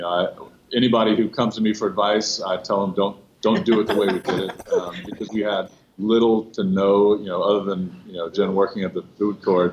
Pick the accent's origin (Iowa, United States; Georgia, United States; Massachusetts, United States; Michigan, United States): Georgia, United States; Atlanta; also born or lived in North Carolina; You know, I grew up here in Atlanta, went to school in North Carolina.